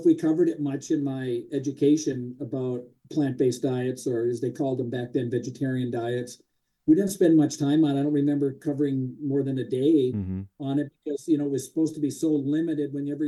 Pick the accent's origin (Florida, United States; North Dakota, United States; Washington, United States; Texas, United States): North Dakota, United States; Grand Forks; Forks, North Dakota, right in the middle of the mecca of health.